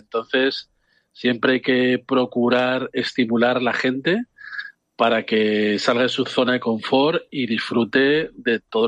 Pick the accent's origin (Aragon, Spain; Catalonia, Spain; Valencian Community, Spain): Valencian Community, Spain; Alicante; para la gente que somos de Alicante, ese verde es como que no existe